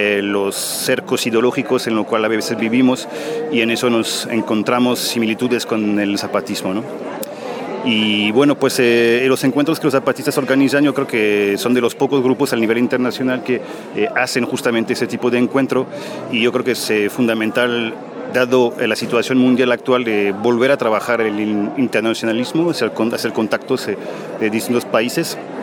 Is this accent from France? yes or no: yes; France; Spanish is a second language; now in Mexico City, Mexico; soy francés, pero llevo 15 años viviendo en México. Vivo en la Ciudad de México